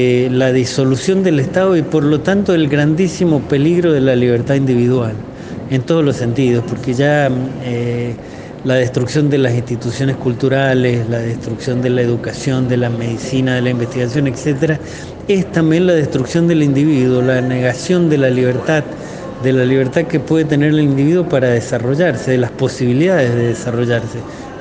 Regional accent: Mendoza, Argentina; also born or lived in Italy; pero yo soy mendocino y siempre voy a ser mendocino y nunca, por ejemplo, nunca se me ocurrió irme a vivir a Buenos Aires.

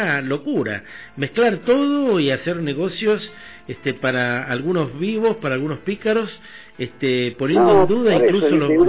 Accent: Mendoza, Argentina; nos preocupa como mendocinos

